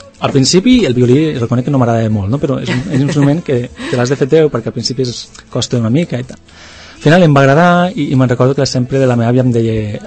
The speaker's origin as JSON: {"language": "Catalan", "town": "Lleida", "region": "Catalonia", "country": "Spain", "said": "jo soc de Lleida, doncs, fa, bueno, doncs allò quan estava allí estudiant, doncs això, feia concerts per allí amb els amics i tal, llavors ja vaig venir a viure aquí, a estudiar, etc."}